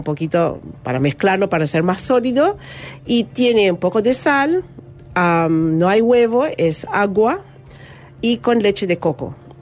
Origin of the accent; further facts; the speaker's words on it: Philippines; Spanish is a second language; now in Uruguay; nosotros acá somos algunos filipinas casadas con uruguayos